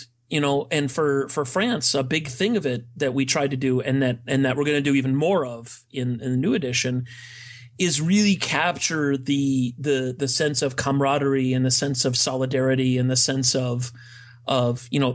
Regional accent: United States; because I'm very proud of being, you know, of being an American.

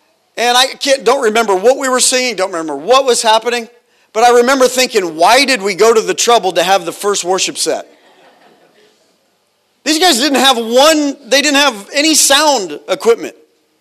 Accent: United States; now in Australia; We're here in Australia. I'm from America.

